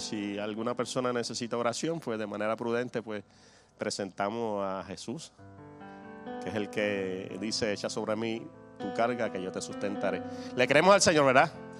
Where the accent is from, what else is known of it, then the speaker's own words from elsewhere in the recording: Puerto Rico; now in Venezuela; bien puertorriqueño de allá de la montaña, porque mi esposa es venezolana, de allá de Maracay, que yo soy ya prácticamente venezolano, pequeño, allá acá por tantos años, hasta la música se me ha pegado